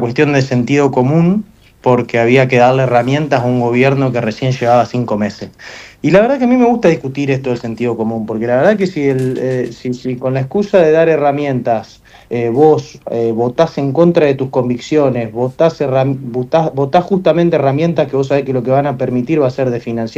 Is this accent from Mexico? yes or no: no; Argentina